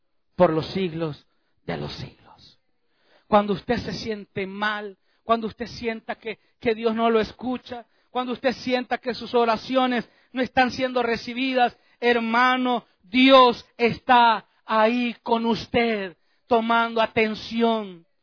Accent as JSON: {"language": "Spanish", "country": "El Salvador", "said": "no había pues la tecnología que hay ahora en mi país, en El Salvador."}